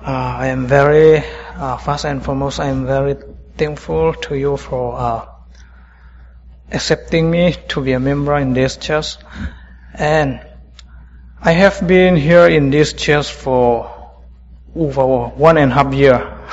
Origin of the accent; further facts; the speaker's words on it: Myanmar; English is a second language; now in United States; I came from Burma. The former name is Burma. It is now Myanmar.